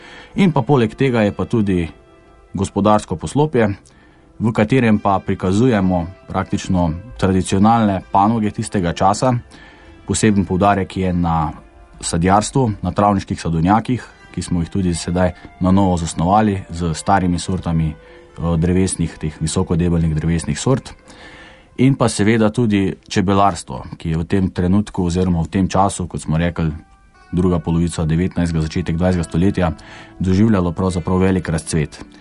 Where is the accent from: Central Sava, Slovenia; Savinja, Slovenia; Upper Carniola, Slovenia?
Savinja, Slovenia; Solčava; konkretno prihajam iz Solčavskega